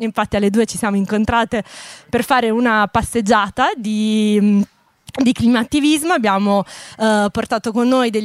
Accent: Bologna, Emilia-Romagna, Italy; io vengo da Bologna, non conoscevo, complimenti, super bello.

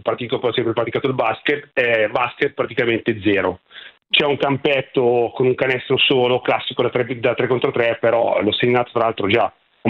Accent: Costa Masnaga, Lombardy, Italy; perché io sono di Costa Masnaga

